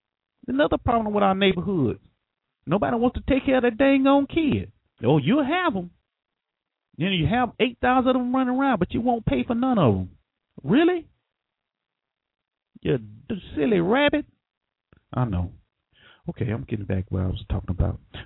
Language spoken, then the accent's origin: English; Florida, United States; You know, I'm from Florida, so, you know, down in Miami, they got a place called Liberty City.